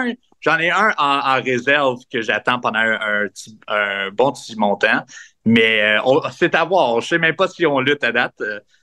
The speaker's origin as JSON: {"language": "French", "town": "Gatineau", "region": "Quebec", "country": "Canada", "said": "Tu sais, moi, je viens de Gatineau"}